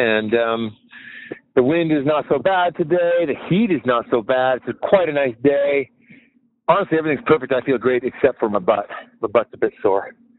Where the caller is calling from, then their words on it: Island Park, Idaho, United States; I'm calling from Sawtelle by Island Park.